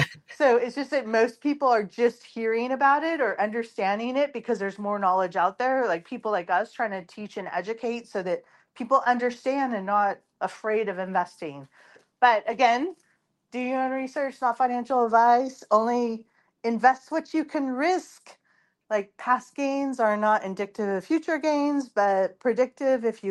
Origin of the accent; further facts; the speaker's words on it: West Coast, United States; I'm from the West Coast. I'm usually on Pacific Standard Time.